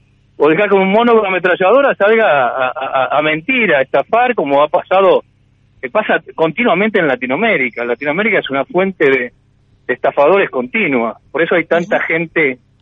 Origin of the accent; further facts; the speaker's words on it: Argentina; now in Uruguay; Y a mí como argentino, estando en Uruguay, la verdad me duele